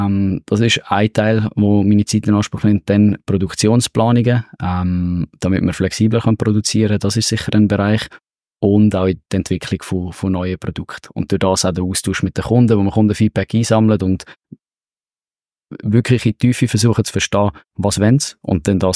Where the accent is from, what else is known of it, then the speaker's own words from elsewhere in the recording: Switzerland; Wir haben als Schweizer auch ein gewisses Denken